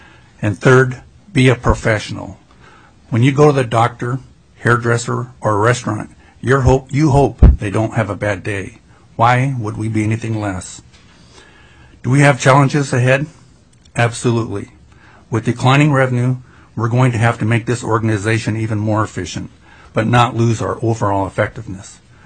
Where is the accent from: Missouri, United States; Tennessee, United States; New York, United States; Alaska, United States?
Alaska, United States; Cantwell; I grew up in Cantwell. I was brought up in two worlds, so to speak, a traditional Alaska Native home and the Western culture.